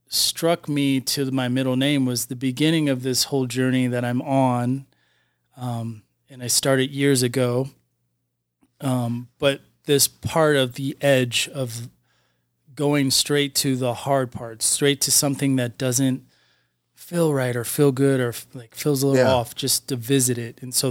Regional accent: Temecula, California, United States; I grew up in Southern California

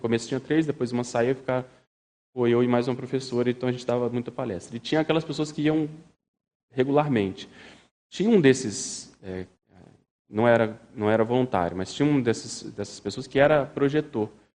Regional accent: Brasília, Federal District, Brazil; eu sou de Brasília, mas ia muito para o Rio

